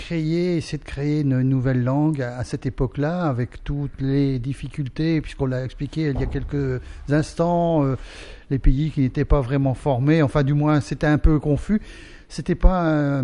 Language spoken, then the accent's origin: French; Hauts-de-France, France; quelqu'un que je connais bien, qui est de ma région natale, qui est du nord de la France, qui est de Dunkerque